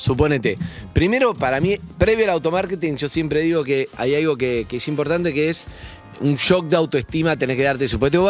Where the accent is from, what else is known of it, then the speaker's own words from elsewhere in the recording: Chaco, Argentina; yo salí que me crié en el Chaco, mi vieja